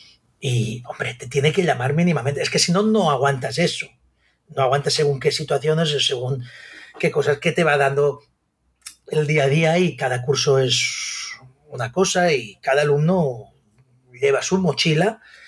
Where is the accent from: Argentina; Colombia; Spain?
Spain; Sant Carles de la Ràpita, Catalonia; born there; soy nacido en San Carles de la Rápida